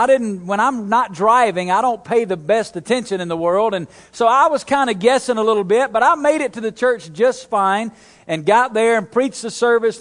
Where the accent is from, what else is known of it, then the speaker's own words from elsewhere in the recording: Alabama, United States; In Alabama, I'm from Alabama, there's still some places we don't have street lights yet.